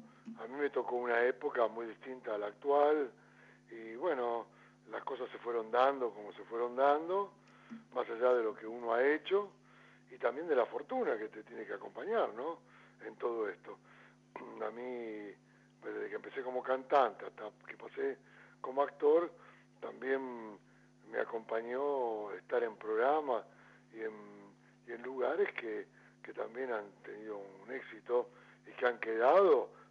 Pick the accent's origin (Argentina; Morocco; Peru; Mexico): Argentina; yo en la realidad soy ciudadano también argentino y soy más argentino que italiano